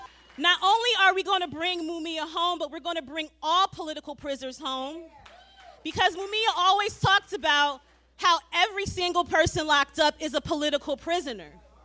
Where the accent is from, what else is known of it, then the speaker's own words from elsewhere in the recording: Philadelphia, Pennsylvania, United States; So when you're young growing up in Philly, you grow up in the shadow of all of that white supremacist Philadelphia history.